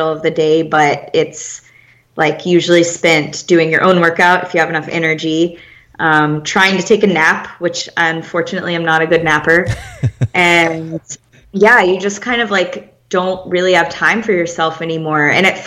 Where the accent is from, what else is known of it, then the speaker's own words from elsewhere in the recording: Houston, Texas, United States; also born or lived in New York; And not to mention that I'm from Houston. So I love warm weather. I'm living in New York for, I made it for 7 years through seven winters